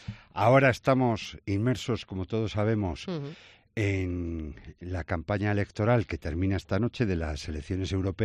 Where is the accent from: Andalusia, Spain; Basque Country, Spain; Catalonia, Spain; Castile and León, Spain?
Castile and León, Spain; Valladolid; Nos afectan como españoles y nos afectan como vallesoletanos.